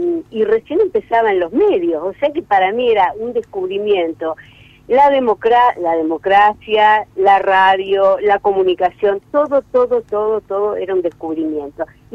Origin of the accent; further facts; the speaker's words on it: Rosario, Santa Fe, Argentina; now in Yerville, France; Donde nací, donde hice todas esas vidas, como vos decís, en otras vidas. Todas las vidas que tuve, las tuve en Rosario. Y por más que aquí donde esté, acá en Francia, acá en el pueblito, en Yerville, en la Normandía